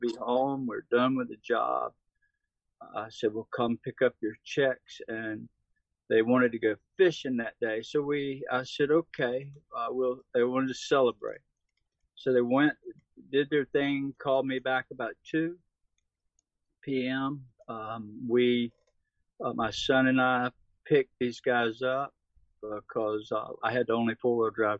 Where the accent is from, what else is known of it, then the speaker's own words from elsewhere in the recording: Fayetteville, North Carolina, United States; I'm from North Carolina, if you wonder about this accent. between Wilmington and Raleigh. A town called Fayetteville, which is Fort Bragg, famous military base. I live about 20 miles or 25 miles south of it, sort of out in the country.